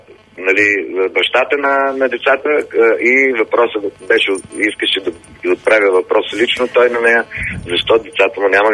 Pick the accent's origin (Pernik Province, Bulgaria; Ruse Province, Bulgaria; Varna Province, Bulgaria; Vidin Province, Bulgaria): Varna Province, Bulgaria; Varna; И да не говорим, нали, че аз съм от Варна и така нататък.